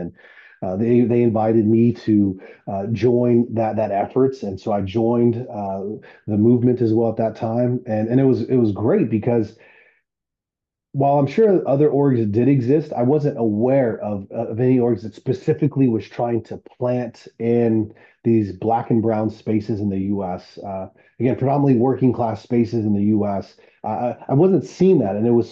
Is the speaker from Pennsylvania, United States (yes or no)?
no; Austin, Texas, United States; I think God is leading me to plant a church in an area that that is similar to what I grew up in Austin.